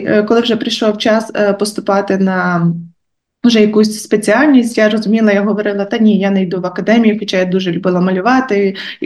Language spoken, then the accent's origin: Ukrainian; Murovane, Lviv Oblast, Ukraine; бо я сама родом з Мурованого. Тільки не того, що біля Львова, ще є одна, бо то зразу всі плутають в Сокальському районі.